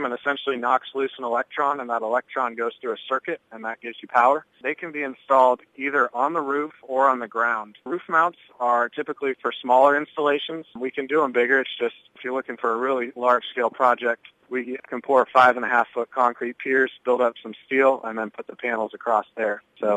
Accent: Columbus Junction, Iowa, United States; I'm actually from Columbus Junction.

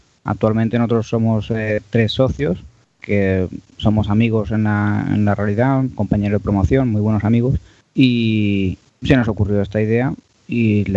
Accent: Madrid, Community of Madrid, Spain; Bueno, porque somos de Madrid, hemos estudiado en Cuatro Vientos

